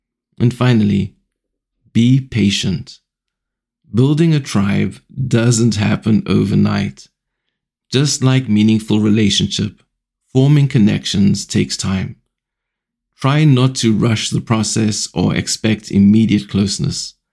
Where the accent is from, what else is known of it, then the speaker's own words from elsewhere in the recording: Cape Town, Western Cape, South Africa; I grew up in Cape Town, South Africa